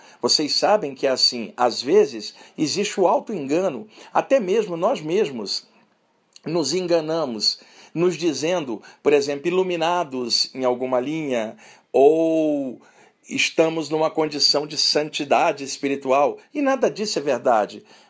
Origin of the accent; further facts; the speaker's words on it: Rio de Janeiro, Brazil; Só que o meu corpo nasceu no Brasil, no Rio de Janeiro. Então eu falo assim, sou carioca e sou brasileiro.